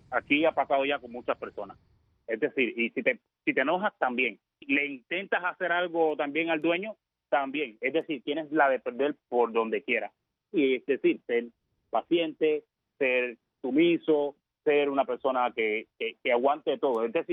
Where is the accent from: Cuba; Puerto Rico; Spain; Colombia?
Cuba; moved away; Como soy artista, salí de Cuba, antes de salir de Cuba, sufrí mucho la censura.